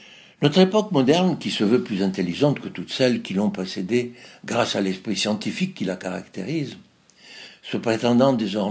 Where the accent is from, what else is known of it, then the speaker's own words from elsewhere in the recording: Alexandria, Alexandria Governorate, Egypt; also born or lived in Cairo; ma première communion à l'église du Sacré-Cœur d'Alexandrie a façonné mon enfance italienne à Alexandrie, ville cosmopolite par excellence. Ensuite, elle s'est poursuivie au Caire, où ma famille s'était réfugiée à partir des années 1940.